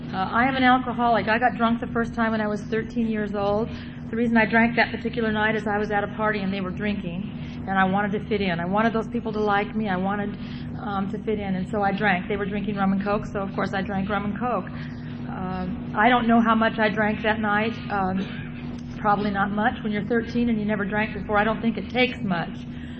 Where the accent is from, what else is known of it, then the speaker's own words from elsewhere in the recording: Newport Beach, California, United States; I grew up in Newport Beach, which was a small beach community, and mostly we drank beer because that's what we could buy.